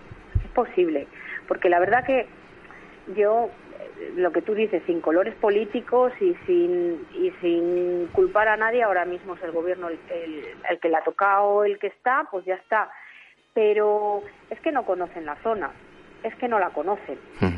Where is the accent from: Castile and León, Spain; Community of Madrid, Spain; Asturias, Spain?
Castile and León, Spain; Ferreras; Mira, yo, Ferreras, y te digo Ferreras porque es mi pueblo